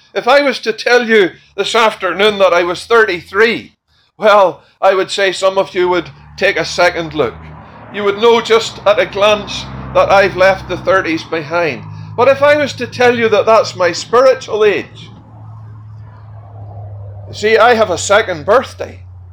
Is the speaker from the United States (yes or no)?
no; Belfast, Northern Ireland, United Kingdom; born there; My original birthplace was in Belfast, in Northern Ireland. You would know that by my accent.